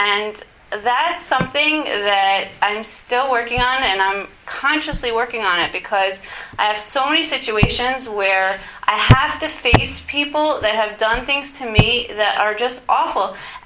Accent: Houston, Texas, United States; I'm from Houston.

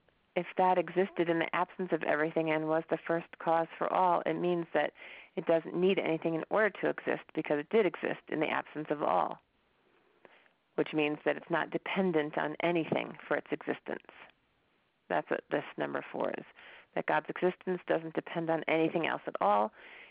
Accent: United States; So as an American, as a woman in America, as somebody who was raised in the 70s by the parents that I was raised

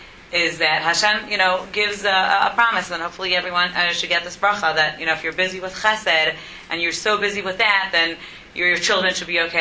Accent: Houston, Texas, United States; I'm from Houston.

